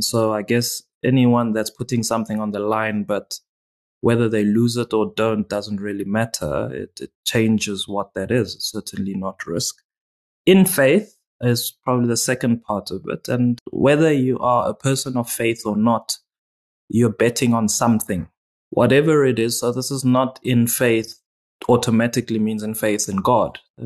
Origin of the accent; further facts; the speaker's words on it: Pretoria, Gauteng, South Africa; you know, born and raised in Pretoria, South Africa.